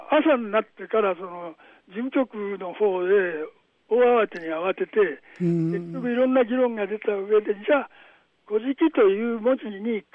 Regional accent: Tokyo, Japan; also born or lived in Hanamaki; 私はまあ東京で育って、はい、その後はあの岩手県の花巻で東北で育ってるんですけど、

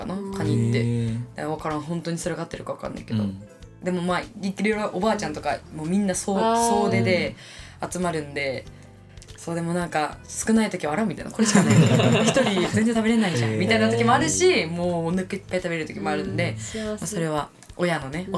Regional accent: Hokkaido, Japan; 私ちなみに北海道出身なんですけど、

